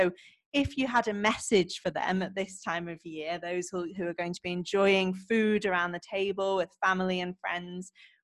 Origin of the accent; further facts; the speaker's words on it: United Kingdom; We're both British